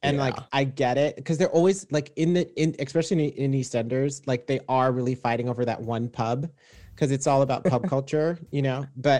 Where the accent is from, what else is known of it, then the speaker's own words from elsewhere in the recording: Zimbabwe; That's what that's what I remember from growing up in Zimbabwe when we had pantomimes.